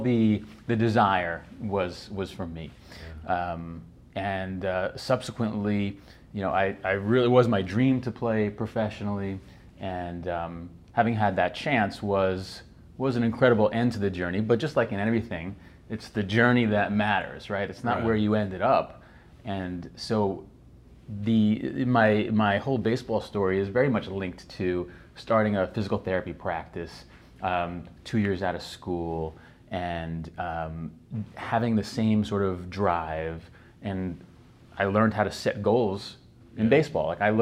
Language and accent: English; Brooklyn, New York, United States; So I grew up in Brooklyn, and for some reason, just from a very young age, I had a passion for playing baseball.